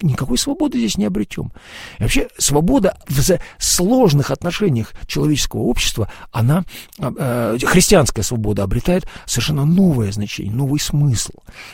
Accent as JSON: {"language": "Russian", "country": "Russia", "moved": "as an adult", "said": "Я из России уехал на служение в Шотландию, Ирландию почти 20 лет назад."}